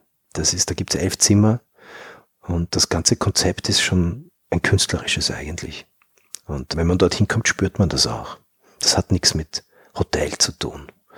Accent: Vienna, Austria; Ich bin ein Österreicher, ganz und gar. Ich bin ein Wiener. Ich bin ein europäischer Wiener

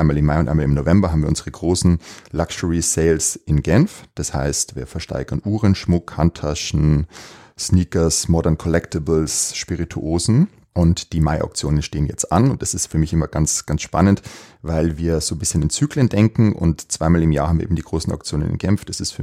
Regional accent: Regensburg, Bavaria, Germany; ich habe begonnen im zarten Alter von 15 Jahren in einer Pfandleihe im beschaulichen Regensburg, meiner Heimatstadt.

